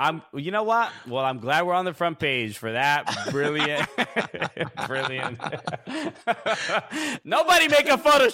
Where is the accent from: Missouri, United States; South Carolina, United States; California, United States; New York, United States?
New York, United States; Brooklyn; I'm originally from Brooklyn.